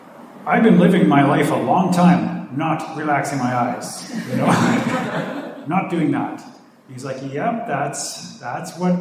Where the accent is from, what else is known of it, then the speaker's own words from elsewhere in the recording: the Prairies, Canada; Now, I grew up in Canada in a place that's very wide open. They call it the prairies. So it's extremely flat land, okay?